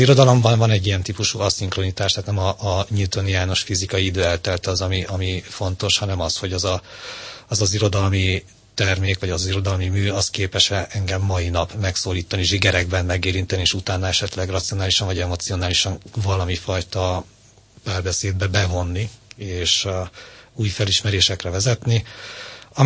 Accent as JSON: {"language": "Hungarian", "region": "Székely Land", "country": "Romania", "tie": "born or raised there", "first_language": "hu", "said": "születtem Székelyföldön, és egy magyar nemzeti közösséggel igencsak ellenséges kommunista államaparátussal szemben éltem meg én az anyanyelvi kultúrát"}